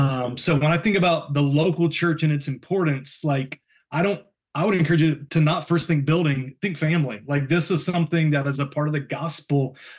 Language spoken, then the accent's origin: English; North Carolina, United States; now in Boston, United States; I grew up in North Carolina, huge college football.